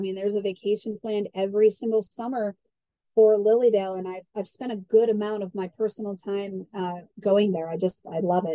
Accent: Pittsburgh, Pennsylvania, United States; I'm from Pittsburgh, PA. I'm a proud Pittsburgher, but I have lived all over the country and I travel quite a bit.

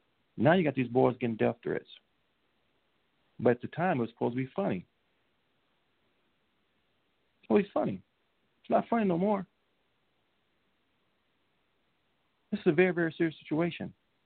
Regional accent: Louisiana, United States; I'm from Louisiana, okay? From Louisiana.

